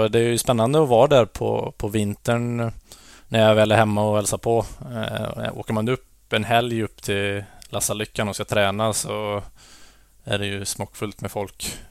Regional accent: Ulricehamn, Västra Götaland County, Sweden; Det var lite jobbigare när man bodde hemma i Ulricehamn och behövde resa 13 timmar till Piteå för att tävla.

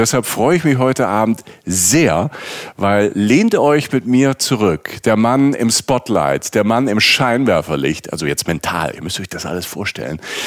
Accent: Rhineland-Palatinate, Germany; Es ist nicht aus dem Burgenland, es ist aus der Pfalz, aus der Südpfalz, wo ich herkomme

